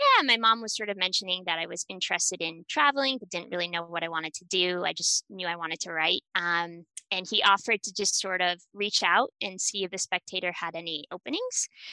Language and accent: English; New Hampshire, United States; moved away as an adult; now in Bratislava, Slovakia; I'm from New Hampshire originally, and I moved to Bratislava in November of 2017.